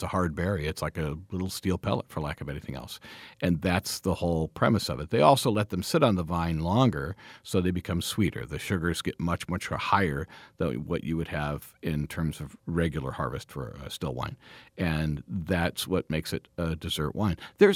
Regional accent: Cleveland, Ohio, United States; I'm from Cleveland originally.

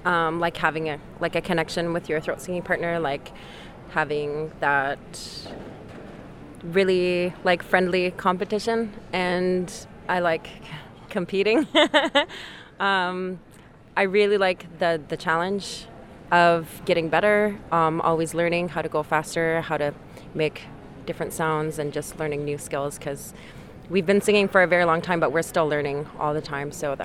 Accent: Igloolik, Nunavut, Canada; now in Ottawa, Canada; I'm originally from Iglulik Nunavut and we are based out of Ottawa, Ontario, Canada.

